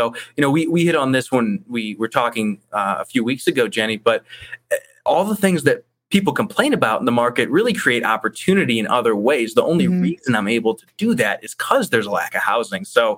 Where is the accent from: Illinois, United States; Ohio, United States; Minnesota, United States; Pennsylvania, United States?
Ohio, United States; moved away as an adult; now in Colorado Springs, United States; I'm originally from Ohio, actually, and stayed there until I was finishing up college. Came out here to visit my brother because he's here with his wife, and took me about a day to decide to pack my things and drive across the country.